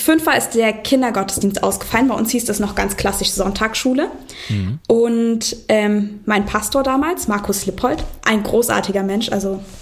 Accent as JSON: {"language": "German", "region": "Saxony", "country": "Germany", "tie": "born or raised there", "said": "Und ich bin aber ja in Ostdeutschland aufgewachsen, also in Sachsen. Und da ist man, wenn man glaubt, immer ein bisschen weird. Also man ist so ein Teil dieser christlichen Minderheit."}